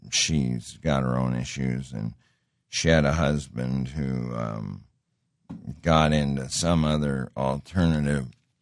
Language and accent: English; Montana, United States; And I grew up in Montana with five reservations right around us.